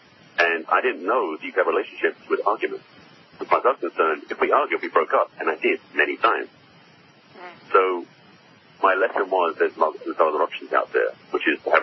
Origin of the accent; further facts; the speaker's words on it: England, United Kingdom; I'm originally from England and grew up in a fairly conservative, reserved background, because that's kind of what English culture was or is.